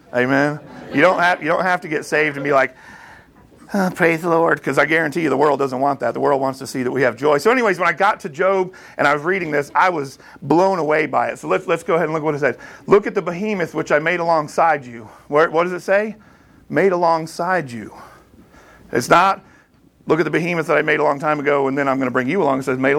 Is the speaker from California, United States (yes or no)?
no; Connecticut, United States; I grew up in Connecticut, and we had the Peabody Museum over at Yale that had awesome dinosaur fossils